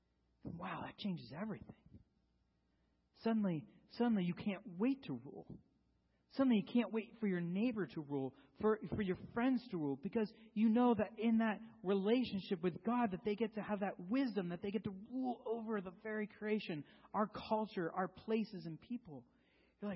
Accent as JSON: {"language": "English", "country": "United States", "said": "you're a diehard, I am an American."}